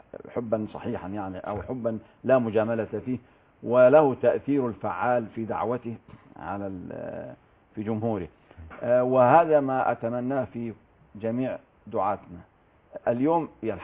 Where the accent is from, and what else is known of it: Egypt